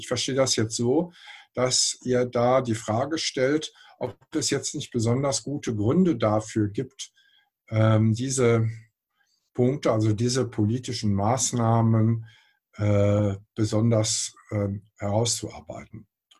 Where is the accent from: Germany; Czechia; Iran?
Germany; North Rhine-Westphalia; ich komme aus dem Ruhrgebiet, da gibt es ganz viele unterschiedliche Städte und Städtchen